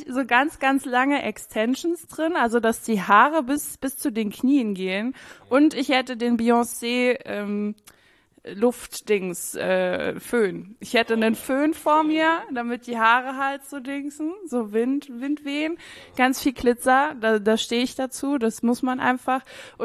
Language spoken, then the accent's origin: German; Saarland, Germany; ich komme ja aus dem Saarland, das ist ja eigentlich Frankreich